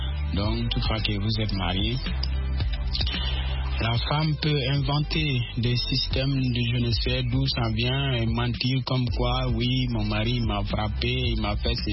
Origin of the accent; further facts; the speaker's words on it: Burkina Faso; now in Kolda, Senegal; étant chez moi au Burkina